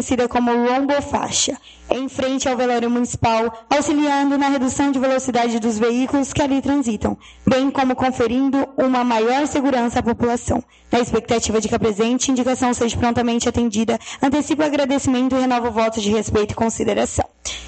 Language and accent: Portuguese; Brazil; Mas eu sou brasileira, não desisto nunca, eu vou atrás de verba, vou atrás de emenda e vou conseguir o dinheiro para fazer essa piscina